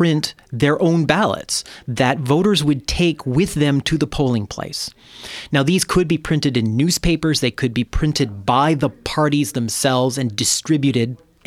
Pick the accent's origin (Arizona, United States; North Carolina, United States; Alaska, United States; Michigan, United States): Michigan, United States; Yeah, in Michigan. I grew up in Michigan. You can vote for county drain commissioner.